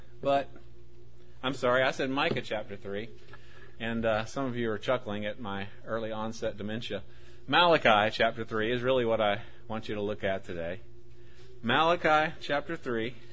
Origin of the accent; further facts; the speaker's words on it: Atlanta, Georgia, United States; And I grew up in the Baptist church there in Atlanta.